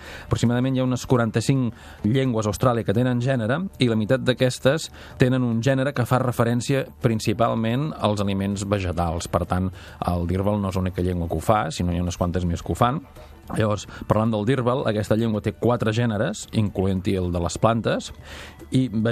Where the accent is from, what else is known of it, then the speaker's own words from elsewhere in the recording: Catalonia, Spain; nosaltres som catalans